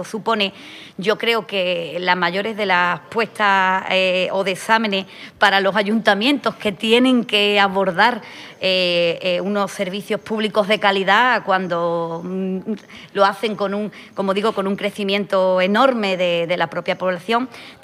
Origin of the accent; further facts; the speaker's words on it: Sanlúcar de Barrameda, Andalusia, Spain; yo además que soy de Sanlúcar, claro, estoy aquí al lado. Soy casi vecina de Chipiona.